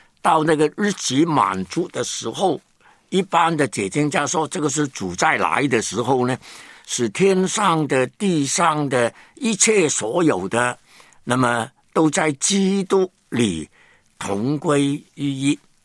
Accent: Hong Kong; born there; 其实我在香港出生

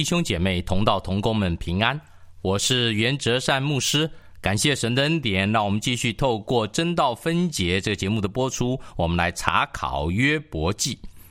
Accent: China; 我们中国人常常讲言多必失啊

